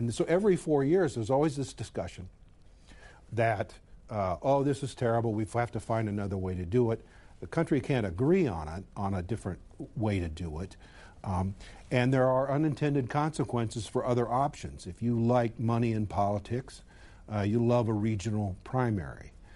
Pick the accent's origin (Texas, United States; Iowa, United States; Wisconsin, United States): Iowa, United States; Jefferson; Well, I'm born and raised in Jefferson, Iowa, and had no great aspirations as a young reporter other than to cover politics for the largest newspaper in the state.